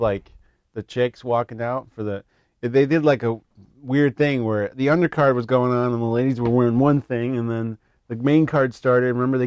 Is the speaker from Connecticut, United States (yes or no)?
no; Detroit, Michigan, United States; I'm from Detroit